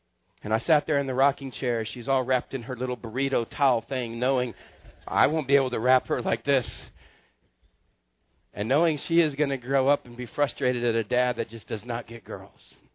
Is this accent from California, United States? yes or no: no; Texas, United States; I grew up in Texas with a bunch of brothers.